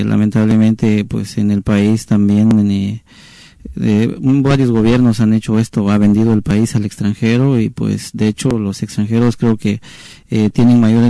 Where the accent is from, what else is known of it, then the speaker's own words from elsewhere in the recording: Guatemala; nosotros como guatemaltecos hasta cierto punto culpamos